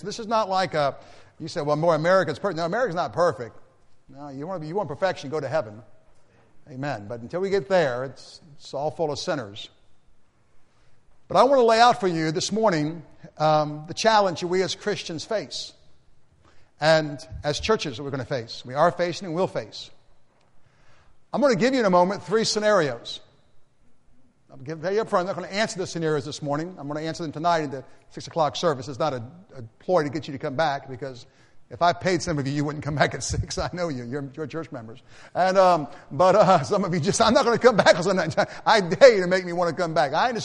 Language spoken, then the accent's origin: English; United States